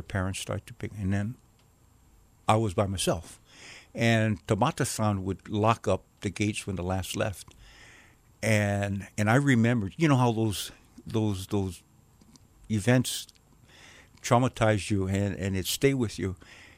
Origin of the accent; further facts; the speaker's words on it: Hawaii, United States; On the island of Oahu, all over, actually. When I stop and think about it, I guess as a child, we lived in Lanikai, we lived in McCully, we lived in St. Louis Heights, we lived in Kualoa.